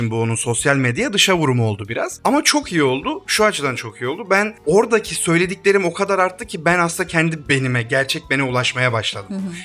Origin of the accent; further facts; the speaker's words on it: Ankara, Turkey; Aslında en temelden ben klasik bir Ankaralıyım. Doğma büyüme. Bayılıyorum Ankara'nın her şeyinde. Çok seviyorum. Bağlarında, tepelerinde. Ankara'da doğup büyüdükten sonra Kocaeli Üniversitesi'nde televizyon sinema okudum.